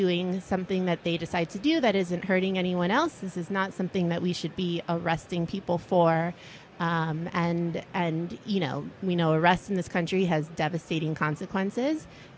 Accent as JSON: {"language": "English", "town": "Miami", "region": "Florida", "country": "United States", "tie": "born or raised there", "said": "I grew up in Miami, Florida. I tried to escape a couple times. Kept pulling me back, so it's home now."}